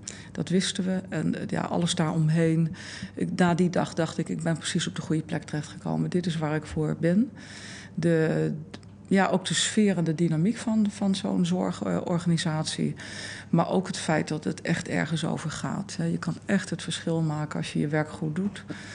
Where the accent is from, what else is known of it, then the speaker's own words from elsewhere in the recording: The Hague, South Holland, Netherlands; Ja, gek genoeg of grappig genoeg is dat in Den Haag, waar ik nu weer ben teruggekeerd. Ik kom hier uit Den Haag, uit het Transvaalkwartier. En daar heb ik ook in de Schilderswijk, die een slechte naam heeft, op school gezeten.